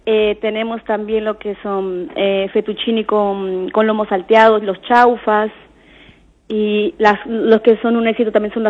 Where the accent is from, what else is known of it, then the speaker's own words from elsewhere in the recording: Peru; porque yo soy peruana.